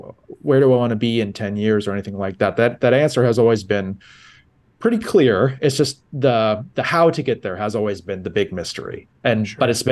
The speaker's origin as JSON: {"language": "English", "town": "Portland", "region": "Oregon", "country": "United States", "tie": "born or raised there", "said": "I grew up in Portland, Oregon, and there's only so many opportunities to do that."}